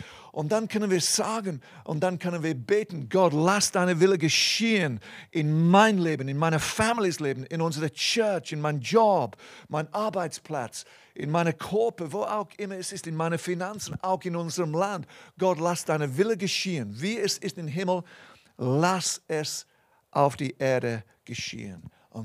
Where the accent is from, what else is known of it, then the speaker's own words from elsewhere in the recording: Bern, Switzerland; Ja, das ist unser Heimatsort sozusagen. Mein Pass steht, ist Biglen bei Bern. Ich bin eine stolze Berner, aber ich habe eine höhere Bürgerschaft sozusagen. Ich bin ein Kind Gottes.